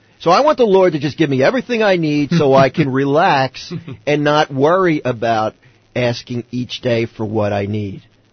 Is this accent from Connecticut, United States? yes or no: no; Philadelphia, Pennsylvania, United States; I'm from Philly, right? I'm a city boy. I never met a horse before.